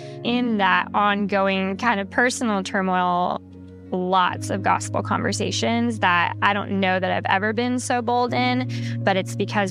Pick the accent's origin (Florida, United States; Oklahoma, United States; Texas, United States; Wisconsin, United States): Texas, United States; I'm from Texas. I love Texas.